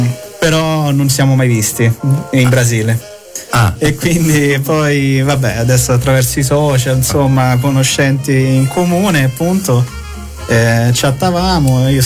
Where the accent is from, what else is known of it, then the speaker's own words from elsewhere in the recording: Rome, Lazio, Italy; born there; also born or lived in Brazil; Sono nato a Roma. Però, insomma, mia madre è brasiliana. E quindi ho vissuto tra Italia e Brasile, insomma, parecchi anni.